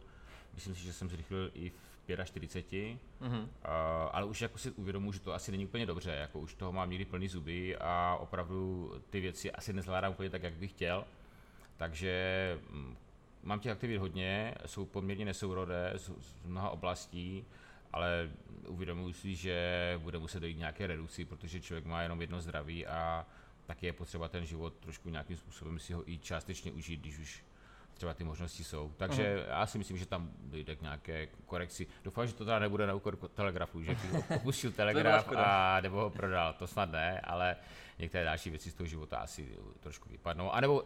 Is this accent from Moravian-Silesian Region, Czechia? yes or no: no; Olomouc, Olomouc Region, Czechia; já jsem Olomoučan, narodil jsem se v Olomouci, celý život v Olomouci žiju. Úplně si nedovedu představit, že bych bydlel někde jinde